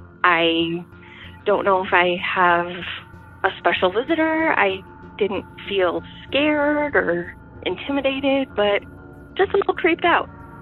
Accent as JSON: {"language": "English", "region": "Michigan", "country": "United States", "said": "I am from Michigan."}